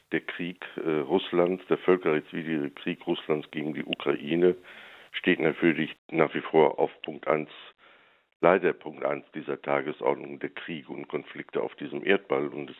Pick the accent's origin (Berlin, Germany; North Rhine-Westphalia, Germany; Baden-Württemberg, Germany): North Rhine-Westphalia, Germany; ich komme aus Südwestfalen